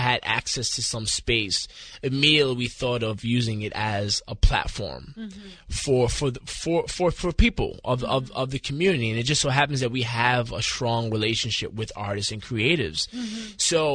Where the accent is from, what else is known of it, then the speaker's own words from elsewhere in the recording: Bronx, New York, United States; I'm born and raised in the Bronx.